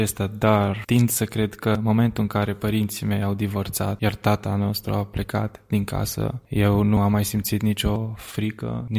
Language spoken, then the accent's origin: Romanian; Arad, Arad County, Romania; born there; am 25 de ani, am fost născut în Arad, tocmai în orașul Arad.